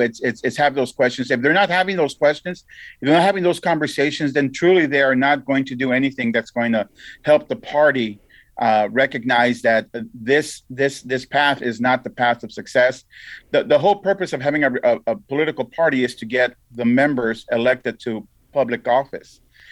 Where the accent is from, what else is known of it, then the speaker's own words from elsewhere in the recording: California, United States; I am hoping, as a Californian, not as a partisan